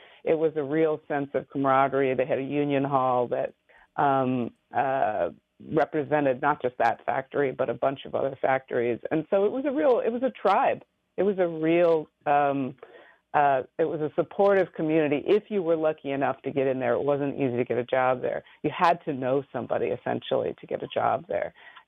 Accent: Michigan, United States; I'm from the Rust Belt. I grew up in Michigan, and I started asking people, why Donald Trump?

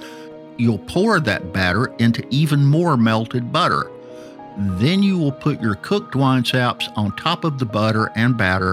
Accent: Ellijay, Georgia, United States; Because I grew up in Ellijay, the apple capital of Georgia, I also prefer the fall because folks harvest apples then.

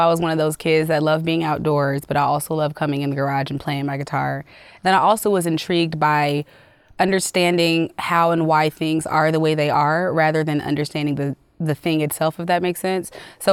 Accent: Atlanta, Georgia, United States; I'm from Atlanta, but everyone in the … is from different places.

